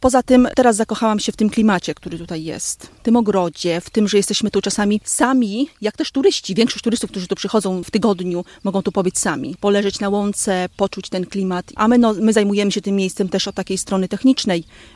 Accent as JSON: {"language": "Polish", "town": "Chodlik", "region": "Lublin Voivodeship", "country": "Poland", "said": "ja pochodzę z Chodlika. Tam mieszkają moi rodzice i pamiętam pierwsze festyny w Chodliku."}